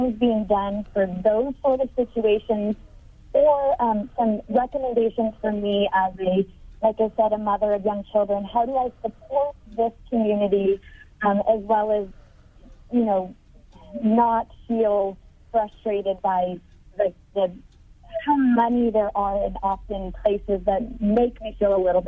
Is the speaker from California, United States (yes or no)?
yes; Atascadero, California, United States; Okay. I am a mother from Atascadero with young children